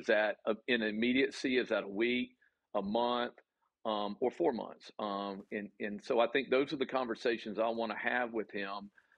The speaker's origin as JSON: {"language": "English", "region": "the South", "country": "United States", "accent": "Southern", "said": "forgive me my Southern accent"}